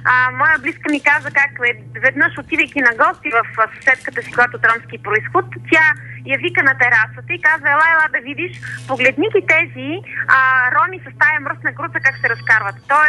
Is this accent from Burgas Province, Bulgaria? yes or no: no; Pazardzhik, Pazardzhik Province, Bulgaria; Аз съм от Пазарджик, град, в който има концентрация на роми